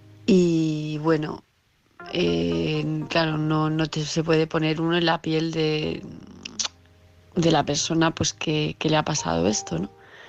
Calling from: Palma de Mallorca, Balearic Islands, Spain; de Palma de Mallorca

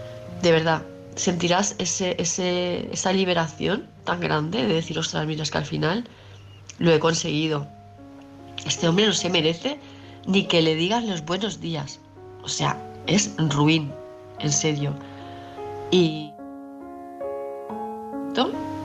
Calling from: Palma, Balearic Islands, Spain; de Palma de Mallorca.

